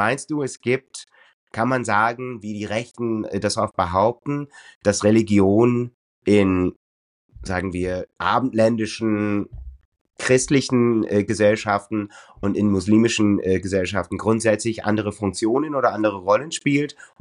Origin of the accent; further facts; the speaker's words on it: United States; Also ich bin ja Amerikaner und komme aus einem Teil des Landes, wo ein wirklich sehr rechtes evangelikalisches, ich weiß nicht, wie es protestantisch.